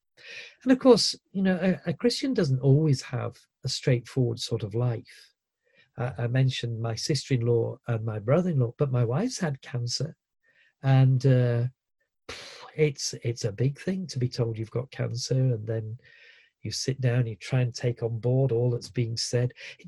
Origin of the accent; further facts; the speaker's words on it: Yorkshire and the Humber, United Kingdom; as a Yorkshireman, we're known for our bluntness